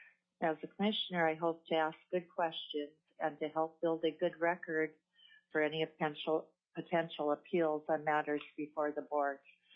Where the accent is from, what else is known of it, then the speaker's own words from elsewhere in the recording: North Dakota, United States; now in Anchorage, United States; I've been in Alaska 34 years. I was born and raised in North Dakota.